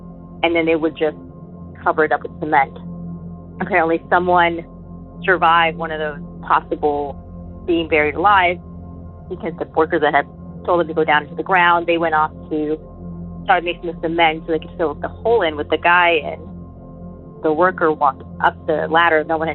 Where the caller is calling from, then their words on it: Texas, United States; I'm calling from Texas.